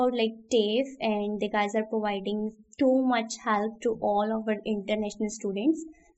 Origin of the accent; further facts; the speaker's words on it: India; English is a second language; now in Australia; I am from India. Basically, I'm from India, but I moved like 1.5 years ago to Australia for my study.